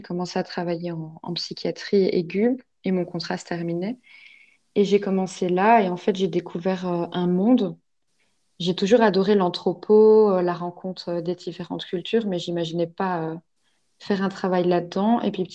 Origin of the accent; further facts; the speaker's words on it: Belgium; Donc, je suis belge, mais j'habite dans le sud de la Belgique, juste à la frontière française et luxembourgeoise.